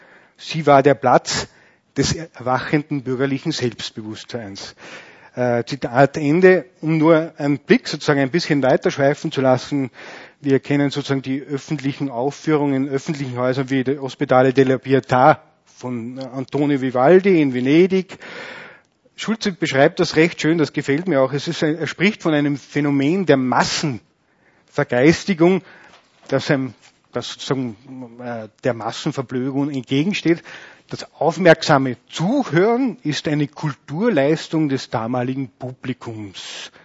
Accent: Austria; Auch die Konzerthausbautätigkeit, zwar nicht von regelmäßig bespielten Konzerthäusern bei uns in Österreich

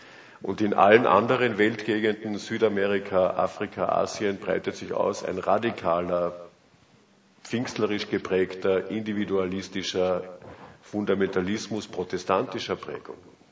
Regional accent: Carinthia, Austria; als Kärntner darf ich das sagen, mit unserer Landeshymne

